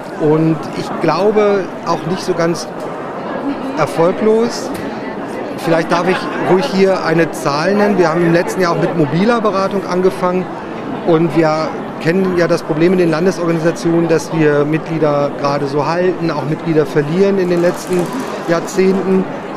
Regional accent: Lower Saxony, Germany; bringe mich als Niedersachse absolut gerne ein.

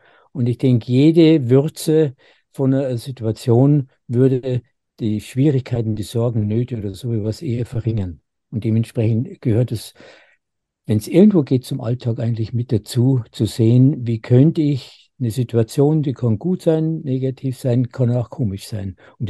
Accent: Bavaria, Germany; Und als Bayer sage ich natürlich, wissen Sie, es ist nicht gerade der Chiemsee

